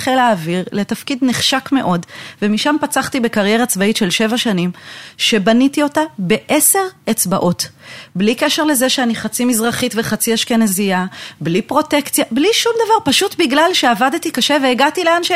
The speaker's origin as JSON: {"language": "Hebrew", "town": "Jerusalem", "region": "Jerusalem District", "country": "Israel", "tie": "born or raised there", "said": "הורים, משני קצוות העולם, אמא אמריקאית, אבא עיראקי, אפס פרוטקציות, אפס קשרים, שום דבר, משפחה נורמלית, ממוצעת, רגילה, גדלתי בירושלים."}